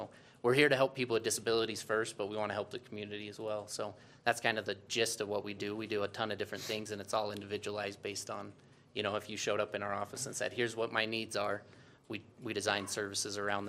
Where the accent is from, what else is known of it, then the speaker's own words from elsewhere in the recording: Tropic, Utah, United States; I grew up in Garfield County. My wife's from Panguitch, and I'm from a little town, Tropic.